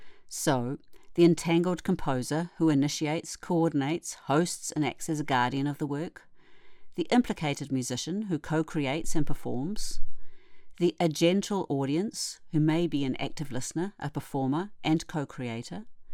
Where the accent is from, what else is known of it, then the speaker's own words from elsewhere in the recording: New Zealand; now in Netherlands; I was born and bred in Aotearoa, New Zealand, but have been based in the Netherlands since the late 80s.